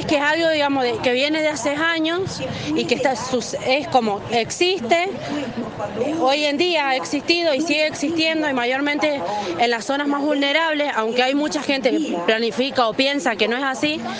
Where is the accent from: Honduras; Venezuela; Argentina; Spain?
Argentina; Lavalle, Mendoza; soy de Jocolim Lavalle